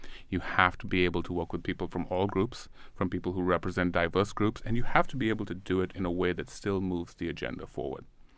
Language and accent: English; India; now in United States; growing up in India, which was very much in the Soviet sphere of influence back then, it was a different world.